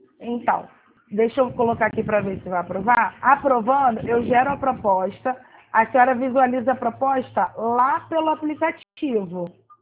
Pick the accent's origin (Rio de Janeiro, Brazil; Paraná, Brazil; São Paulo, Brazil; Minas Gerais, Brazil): Rio de Janeiro, Brazil; Eu sou do Rio.